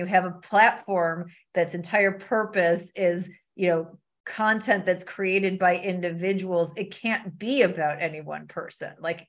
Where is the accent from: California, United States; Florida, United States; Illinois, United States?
Illinois, United States; Chicago; It's like, I'm from Chicago. We still call it the Sears Tower, right?